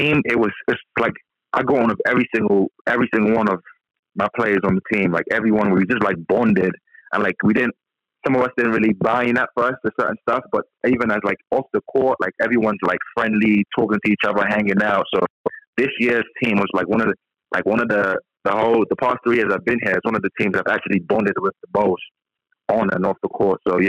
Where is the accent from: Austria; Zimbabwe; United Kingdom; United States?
United Kingdom; London; It's amazing growing up in London because, like in America, it's like you have different states.